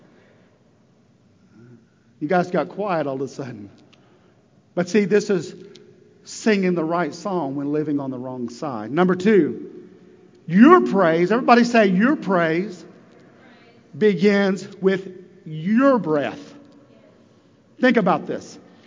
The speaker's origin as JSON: {"language": "English", "town": "El Reno", "region": "Oklahoma", "country": "United States", "tie": "born or raised there", "said": "I remember growing up in the Bible Baptist Church. It was on Sunset Drive in El Reno, Oklahoma."}